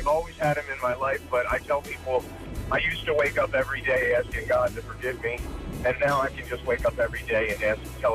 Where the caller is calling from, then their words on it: Arbutus, Maryland, United States; I'm from Arbutus.